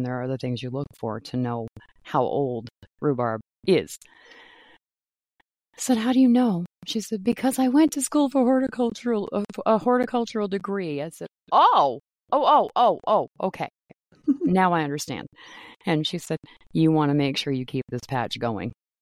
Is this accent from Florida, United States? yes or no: no; Maine, United States; because I'm not from Minnesota. I'm from Maine.